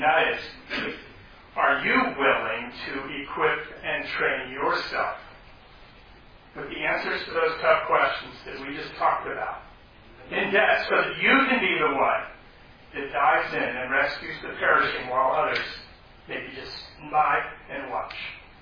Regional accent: East Coast, United States; also born or lived in California; I'm actually not a native of California, I'm actually from the East Coast. But in order to prove to you that when I moved to California, I lived there for 29 years

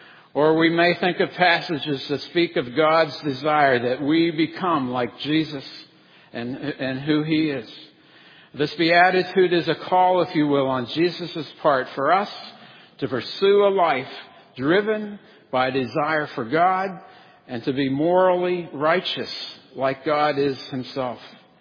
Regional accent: Pittsburgh, Pennsylvania, United States; And being from Pittsburgh, I lived there during a time when a couple of their sports teams

